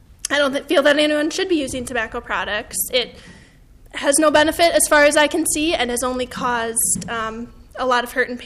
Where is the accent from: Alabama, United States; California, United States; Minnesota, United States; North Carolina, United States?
Minnesota, United States; Andover; now in Minneapolis, United States; I'm originally from Andover, Minnesota, and currently reside in Minneapolis.